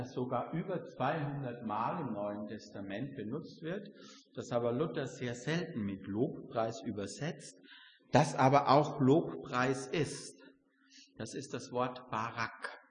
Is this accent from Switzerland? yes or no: no; Carinthia, Austria; also born or lived in Styria; Ich bin in der Steiermark geboren und in Kärnten aufgewachsen, zwei Bundesländer in Österreich.